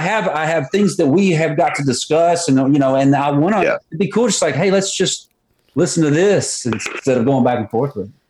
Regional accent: Texas, United States; also born or lived in Austin; I grew up in North Texas, north of Dallas, and Dallas is still, if I've been here 13 years, I think Dallas, I'm a Dallas guy, you know, a Dallas Denton guy.

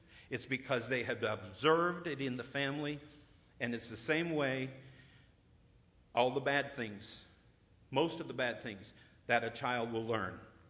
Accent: Pennsylvania, United States; We're from Pennsylvania, and they did a lot of strip mining.

